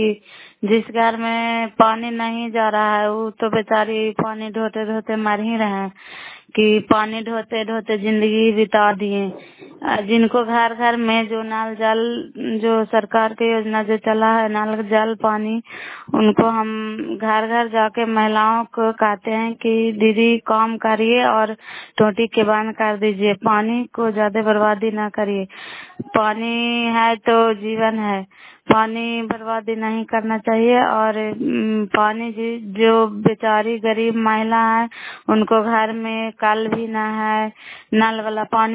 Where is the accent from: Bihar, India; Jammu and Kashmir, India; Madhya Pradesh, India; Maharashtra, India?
Bihar, India; नालंदा जिला कराय ब्लॉक की निवासी हूँ